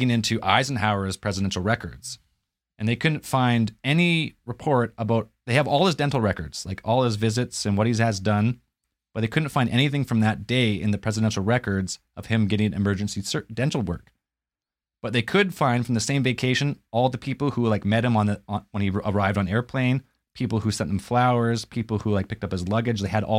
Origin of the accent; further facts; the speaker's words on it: Canada; because I'm Canadian